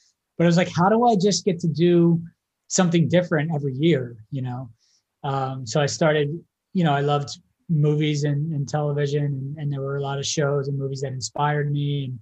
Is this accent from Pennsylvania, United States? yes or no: yes; Philadelphia, Pennsylvania, United States; Well, let's see. I grew up in Philadelphia. And I always kind of felt like I wanted to go bigger.